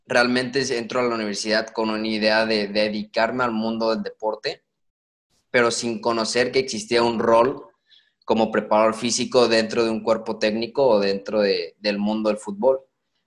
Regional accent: Querétaro, Mexico; yo consigo juntarme con personas muy buenas allá en Querétaro, de donde soy yo

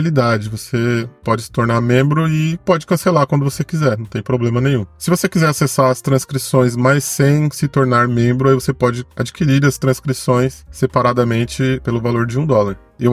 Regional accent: Brazil; Nós que falamos português fluentemente, nós que somos brasileiros, a gente pode não ter muito bem uma noção

